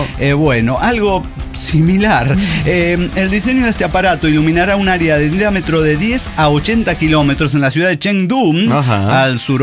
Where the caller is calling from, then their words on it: Querétaro, Mexico; Desde Querétaro, México